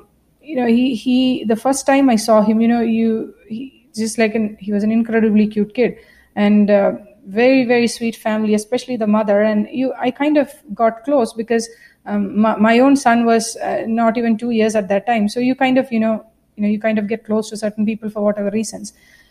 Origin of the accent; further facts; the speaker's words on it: Kerala, India; I'm from Kerala, so most of us grew up learning some sort of art.